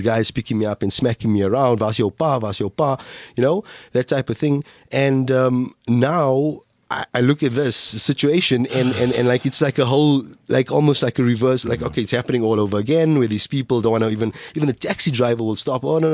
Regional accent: Alexandra, Gauteng, South Africa; I grew up in a part of South Africa. Dory must have told you I was born in Alexandra Township.

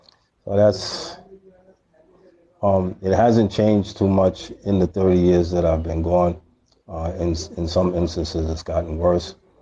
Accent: New York City, New York, United States; And when you walk around New York City, because I'm from New York City, when you walk around New York City

